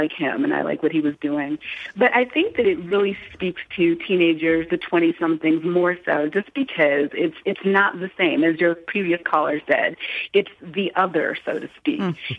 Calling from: Chicago, Illinois, United States; I'm from Atlanta. I live in Atlanta, but I'm from Chicago originally. And I grew up with house music

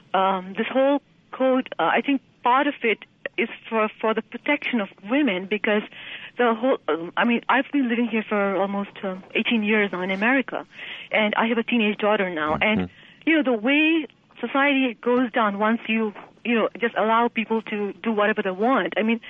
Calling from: Pakistan; First of all, I'd like to say I'm from Pakistan

